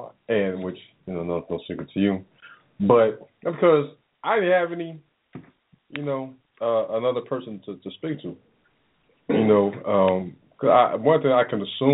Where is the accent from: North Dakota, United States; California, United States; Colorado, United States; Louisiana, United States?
Colorado, United States; Denver; And then growing up in Denver, where it's snow